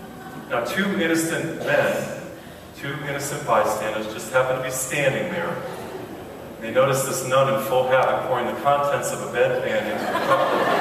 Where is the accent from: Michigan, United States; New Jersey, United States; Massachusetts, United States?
Massachusetts, United States; Now, I come from Massachusetts. I know what your winters are like.